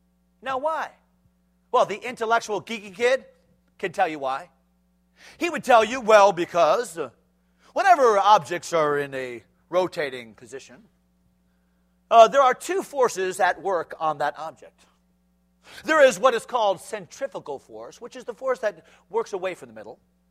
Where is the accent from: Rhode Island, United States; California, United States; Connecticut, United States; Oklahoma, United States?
Connecticut, United States; I grew up in Connecticut.